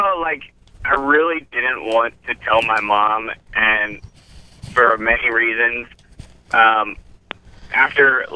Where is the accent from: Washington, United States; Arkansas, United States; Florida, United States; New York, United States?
Florida, United States; Fort Myers; moved away as an adult; also born or lived in Denver; now in Los Angeles, United States; So I was born in Fort Myers, Florida, but I grew up from 9 to 14 in Denver and then moved back to Florida. And then when I was old enough, 2006, I moved to Los Angeles.